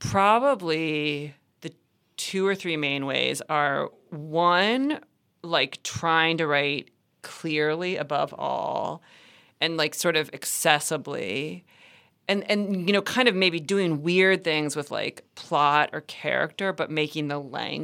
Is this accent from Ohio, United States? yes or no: yes; Cincinnati, Ohio, United States; So I grew up in Cincinnati.